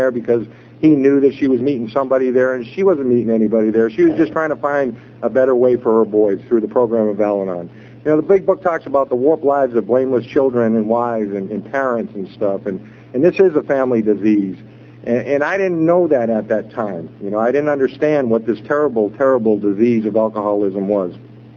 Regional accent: Boston, Massachusetts, United States; I was born and raised in New England. I was born and raised in Boston. I grew up in the projects.

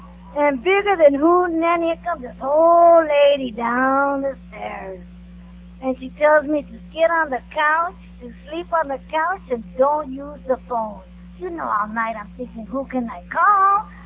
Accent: California, United States; I'm from Orange County in L.A. There's nothing but sand and tumbleweed.

